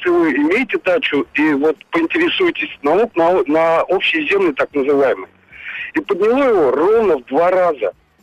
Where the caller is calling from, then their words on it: Moscow, Russia; я из Москвы.